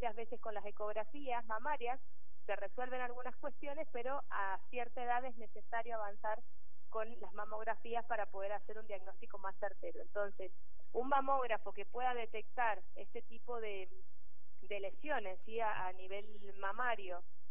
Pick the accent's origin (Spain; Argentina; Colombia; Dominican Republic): Argentina; Mendoza; por parte de Mendoza, lo cual a mí me llena de orgullo, ¿no? Porque es de mi tierra